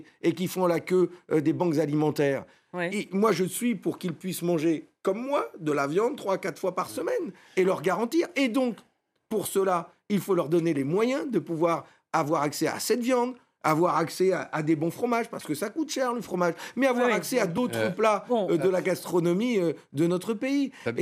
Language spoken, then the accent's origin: French; Hauts-de-France, France; Moi, je vis dans mes terres du Nord, je sais d'où je viens, je suis un ch'ti.